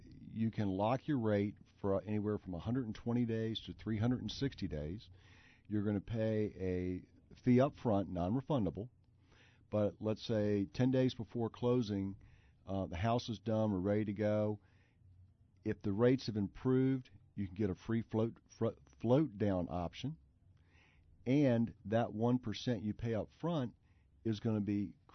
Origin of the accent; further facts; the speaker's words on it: Richmond, Virginia, United States; born there; I was born in Richmond and moved here when I was two or three.